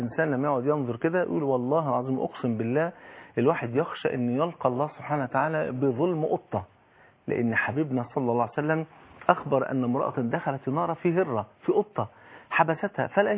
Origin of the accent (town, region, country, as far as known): Egypt